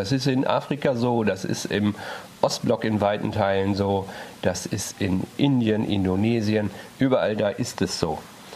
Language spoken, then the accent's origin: German; North Rhine-Westphalia, Germany; Ich komme aus dem Kreis Warendorf.